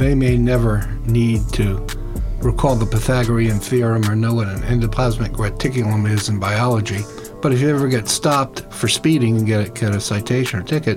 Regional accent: Lutherville, Maryland, United States; I'm from Lutherville, Baltimore County.

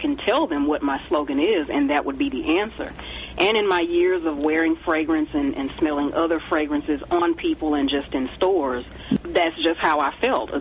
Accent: Longview, Texas, United States; I'm actually working on a bespoke fragrance for a nonprofit in my hometown of Longview, Texas

